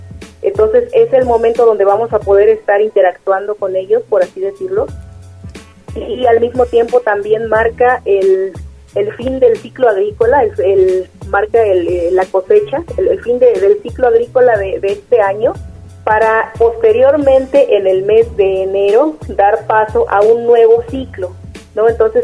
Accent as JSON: {"language": "Spanish", "town": "Chicontepec", "region": "Veracruz", "country": "Mexico", "said": "particularmente en la región de Chicontepec, que es de donde yo soy originaria."}